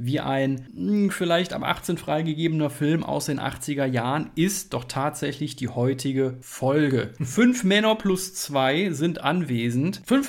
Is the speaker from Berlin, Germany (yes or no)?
no; North Rhine-Westphalia, Germany; born there; now in Cologne, Germany; mittlerweile 12 Jahre Köln, dann rutscht man so ein bisschen da rein. Ich muss aber ehrlicherweise sagen, als gebürtiger Siegerländer halte ich mich da doch gerne immer noch bedeckt